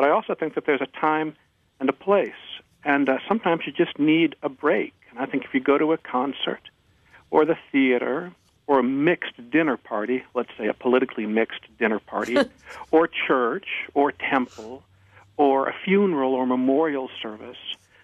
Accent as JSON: {"language": "English", "town": "Ann Arbor", "region": "Michigan", "country": "United States", "tie": "born or raised there", "also_born_or_lived": "Washington, D.C. / Cambridge, Massachusetts", "lives_now": "New York, United States", "said": "I'm from Ann Arbor, as you've mentioned, and I've lived in Georgetown, D.C., and Cambridge, Mass., and now I'm on the Upper West Side of Manhattan."}